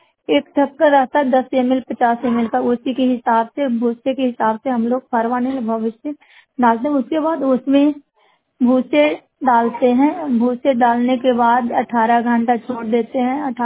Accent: Pageda, India; मैं ग्राम पगेड़ा झनेरवा ब्लॉक के रहने वाली हूँ।

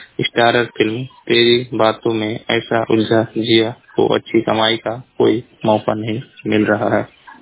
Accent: Uttar Pradesh, India; जिला महाराजगंज का निवासी हूँ।

